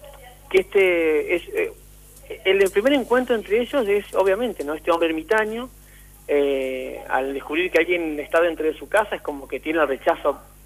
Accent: María Grande, Entre Ríos, Argentina; Soy de María Grande, estoy viviendo acá hace un tiempo, hace unos meses. Igualmente trabajo en Paraná hace muchos años.

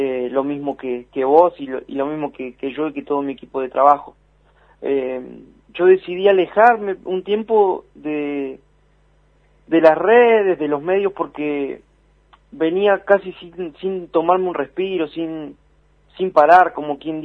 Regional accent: El Maitén, Chubut, Argentina; gracias a Dios me agarró acá en mi pueblo, el Maitén

